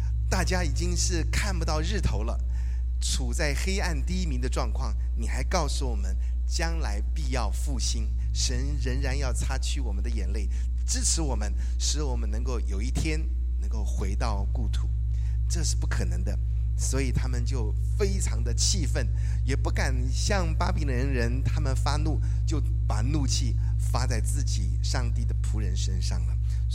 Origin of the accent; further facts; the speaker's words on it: Taiwan; 来到这里好高兴啊，因为我就是南部人，所以对南部的阳光啊非常的期盼因为北部呢常常就是阴雨的这样